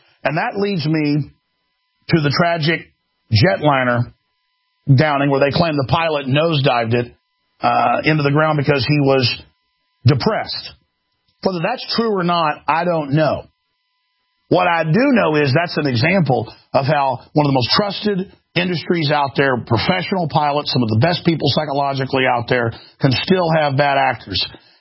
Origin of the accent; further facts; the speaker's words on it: Dallas, Texas, United States; Growing up in Dallas, we see these.